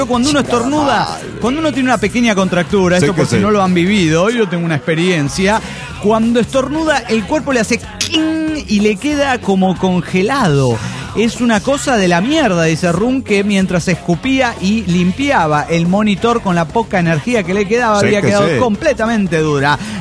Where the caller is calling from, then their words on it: Neuquén, Argentina; de Neuquén, Argentina.